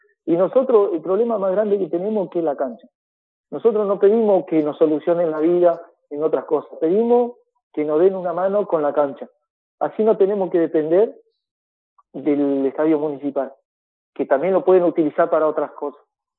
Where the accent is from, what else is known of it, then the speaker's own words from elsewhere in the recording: Ingeniero Jacobacci, Río Negro, Argentina; somos hijos de Jacobacci. Y no hay nada más lindo que ir un fin de semana al estadio municipal que nuestro, que de nuestro pueblo